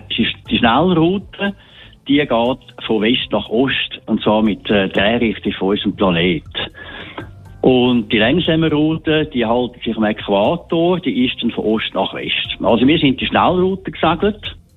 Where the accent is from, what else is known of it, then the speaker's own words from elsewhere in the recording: Switzerland; Ich als Schweizer, weiss